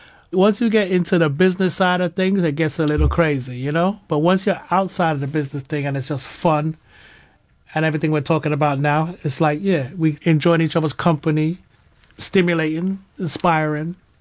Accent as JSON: {"language": "English", "region": "East Coast", "country": "United States", "said": "he's from the West Coast of America and I'm from the East Coast of America."}